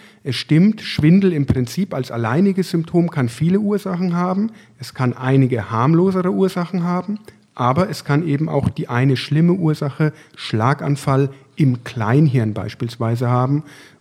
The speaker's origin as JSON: {"language": "German", "region": "Bavaria", "country": "Germany", "moved": "as an adult", "lives_now": "Essen, Germany", "said": "Ich bin damals von Würzburg, sozusagen als Franke, als hausechter Franke, hierher gewechselt in das Ruhrgebiet"}